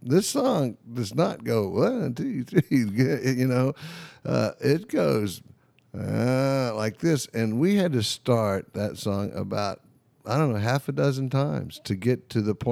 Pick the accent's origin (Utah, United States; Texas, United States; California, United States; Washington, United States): Texas, United States; Houston; growing up in Houston, Texas, I really could not relate to the way that the standard, the traditional, the beautiful Christmas songs were written and sung.